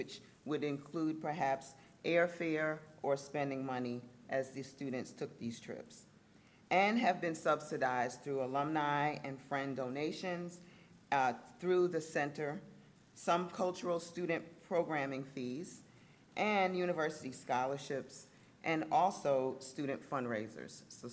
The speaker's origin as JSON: {"language": "English", "country": "Barbados", "said": "Well, fun fact, I am from Barbados."}